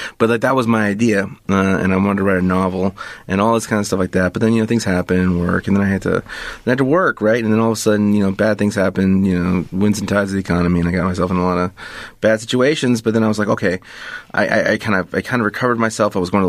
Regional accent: Los Angeles, California, United States; growing up in El Sereno, it was a very beautiful thing. It's a very wonderful, great neighborhood, very vibrant. And the whole East Side, you know, El Sereno, City Terrace, Boyle Heights, Lincoln Heights, and East LA, obviously.

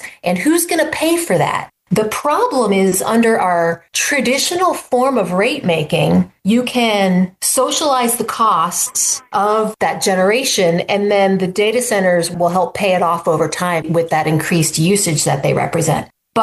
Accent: Virginia, United States; now in Illinois, United States; We have a bunch here in Illinois. I'm from Northern Virginia.

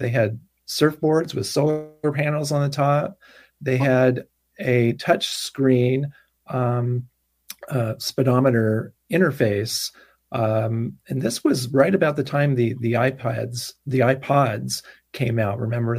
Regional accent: San Francisco, California, United States; My wife grew up in San Diego. I grew up in San Francisco.

